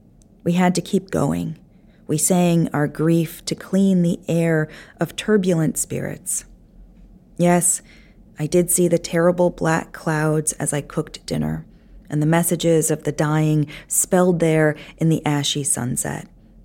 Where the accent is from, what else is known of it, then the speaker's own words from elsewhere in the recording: United States; But it was probably the best thing that I could have done as an American